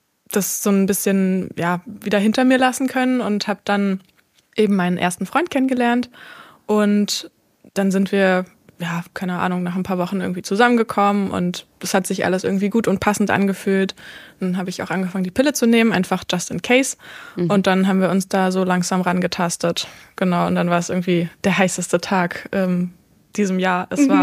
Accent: Berlin, Germany; ich bin 28 Jahre alt. Ich komme aus dem Rand von Berlin

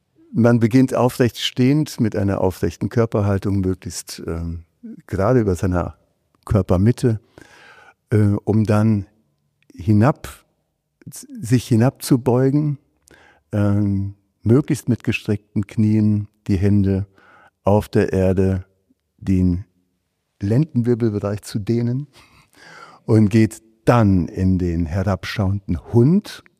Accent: Siegen, North Rhine-Westphalia, Germany; now in Leipzig, Germany; Ich würde sagen, ich bin zu Hause in Leipzig, meine Heimat ist Siegen.

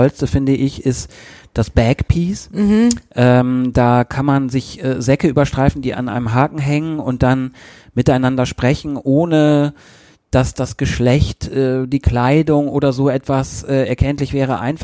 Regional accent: Vechta, Lower Saxony, Germany; in Vechta in Niedersachsen, wo ich aufgewachsen bin

